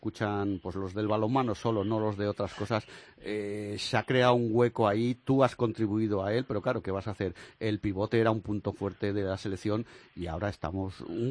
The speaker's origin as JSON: {"language": "Spanish", "region": "Galicia", "country": "Spain", "said": "yo que soy gallega"}